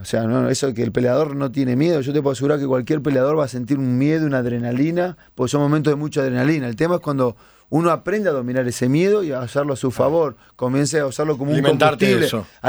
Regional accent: La Plata, Buenos Aires Province, Argentina; cuando vivía en La Plata, ¿no? Yo soy platense, para el que no sabe, cuando vivía en La Plata y estaba ahí terminando la escuela

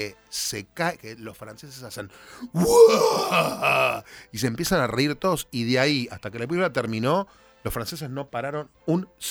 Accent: Almagro, Buenos Aires, Argentina; yo soy de Almagro

